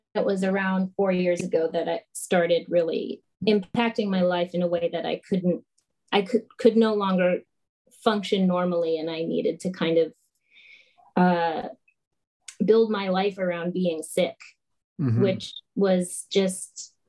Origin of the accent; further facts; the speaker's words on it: Chisago City, Minnesota, United States; I grew up in Chisago City, Minnesota. It's a very, very small town about 35 miles northeast of the Twin Cities.